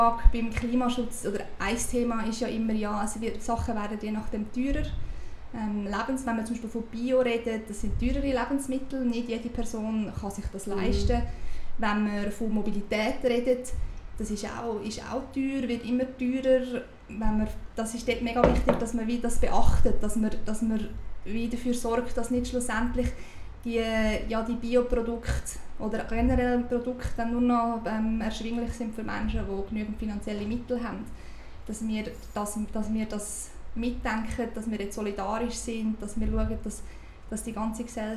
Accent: Uri, Switzerland; Ich bin im Kanton Uri aufgewachsen, dort ist das Leben generell ein bisschen billiger, auch die Mieten und so weiter.

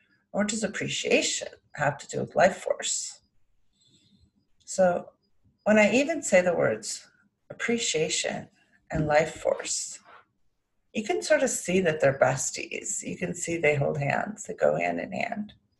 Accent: California, United States; Even though I grew up in California, I still love the fall.

